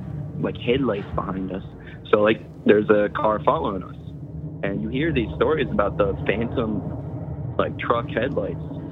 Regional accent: New Jersey, United States; now in Florida, United States; So I just moved to Florida not long ago, like last year, middle of last year. Before that, I grew up in New Jersey.

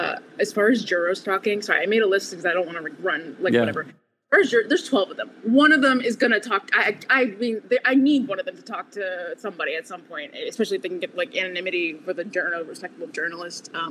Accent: Philadelphia, Pennsylvania, United States; I'm from Philly and we always get made fun

